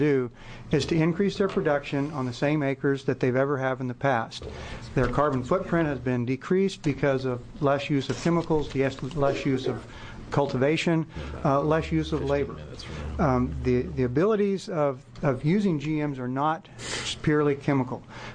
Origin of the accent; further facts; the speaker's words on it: Oregon, United States; I'm born and raised in Malheur County.